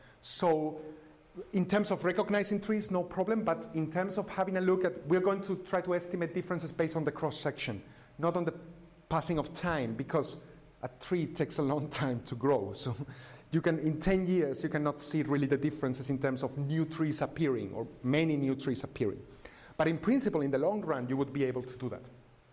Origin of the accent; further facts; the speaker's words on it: Seville, Andalusia, Spain; This is where I come from Sevilla here.